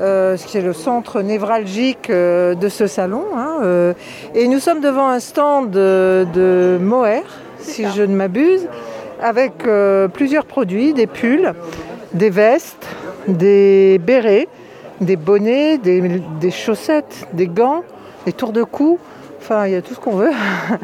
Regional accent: Auvergne-Rhône-Alpes, France; au pied du granier, par chez nous en Savoie

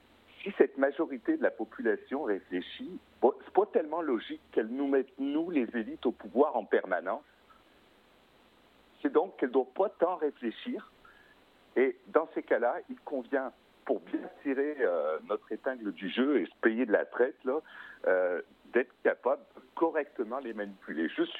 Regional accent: Quebec, Canada; Oui, je suis québécois, exactement.

